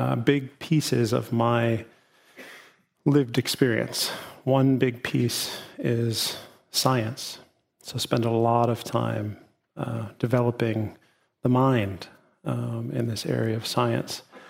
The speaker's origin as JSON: {"language": "English", "region": "Midwest", "country": "United States", "said": "I come from the Midwest, so I know the power of wind with tornadoes."}